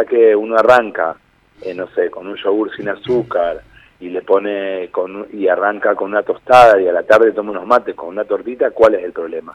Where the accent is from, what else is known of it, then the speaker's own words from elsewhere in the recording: Argentina; nosotros como argentinos y como políticas públicas debemos dejar de apostar al asistencialismo